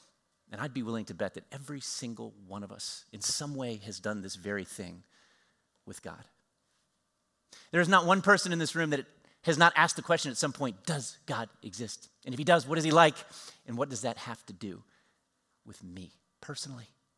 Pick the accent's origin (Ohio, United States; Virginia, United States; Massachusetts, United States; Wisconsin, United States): Virginia, United States; Harrisonburg; I grew up in Harrisonburg, Virginia. I was about 11 years old at the time